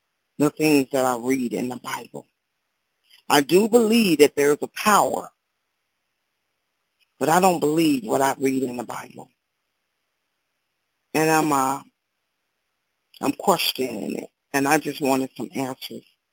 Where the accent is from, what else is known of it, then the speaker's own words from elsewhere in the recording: Chicago, Illinois, United States; I'm from Chicago, Illinois.